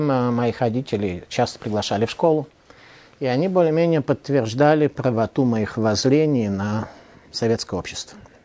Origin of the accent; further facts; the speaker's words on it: Saint Petersburg, Russia; born there; Таким образом, я родился не в Лондоне, а в Ленинграде.